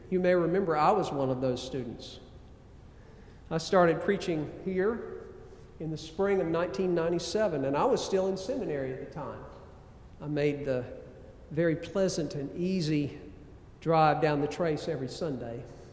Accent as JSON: {"language": "English", "town": "Valdosta", "region": "Georgia", "country": "United States", "tie": "born or raised there", "said": "That's about an hour west of my hometown of Valdosta."}